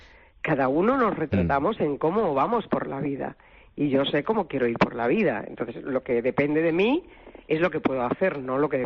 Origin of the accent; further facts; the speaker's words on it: Extremadura, Spain; also born or lived in Catalonia / Madrid; Empecé en mi tierra, en Extremadura, después me fui a Cataluña, allí hice 12 años de radio, y luego me fui a Madrid